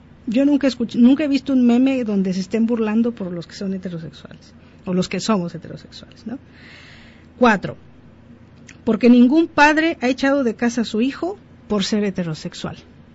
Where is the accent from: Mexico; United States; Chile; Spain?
Mexico; Mexico City; Yo recuerdo cuando era niña en la Ciudad de México